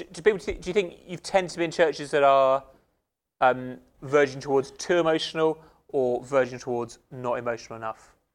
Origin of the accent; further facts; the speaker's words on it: United Kingdom; whilst we've got the sort of theoretical stereotype of stiff upper lip and we don't show any emotion, we're British and all the rest of it